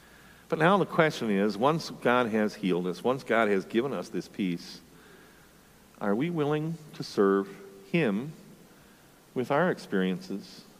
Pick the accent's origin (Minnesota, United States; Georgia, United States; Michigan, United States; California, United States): Michigan, United States; I turn on my Lions. Yes, I'm from Michigan.